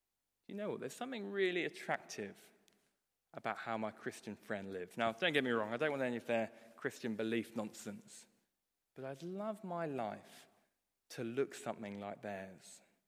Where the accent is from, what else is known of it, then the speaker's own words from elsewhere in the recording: England, United Kingdom; And I've found that a bit difficult, actually, as an English cricket fan.